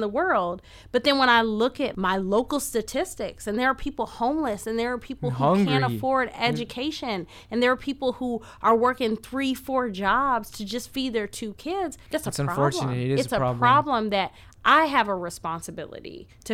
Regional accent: Quincy, Illinois, United States; I'm from Quincy, Illinois. It's a population of 40,000 and 5% Black.

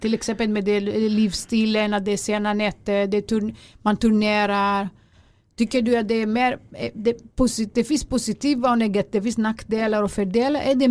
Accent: Greece; Jag får prata och jag får berätta att jag är grek.

